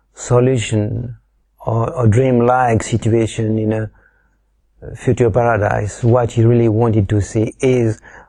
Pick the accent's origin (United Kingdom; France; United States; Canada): France; accent: French; English is a second language; It's just because they love my French accent, so that's why I'm speaking again tonight.